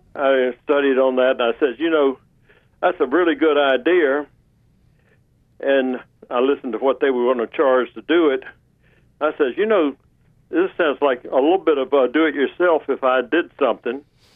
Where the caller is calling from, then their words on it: Raleigh, North Carolina, United States; I'm calling from North Raleigh.